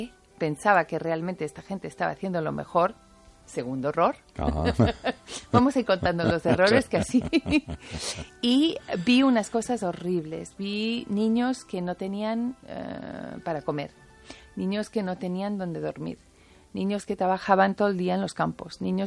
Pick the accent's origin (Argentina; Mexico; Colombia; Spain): Spain; born there; nací por poquito en España, porque mi madre vino embarazada en aquel barco mítico Génova-Barcelona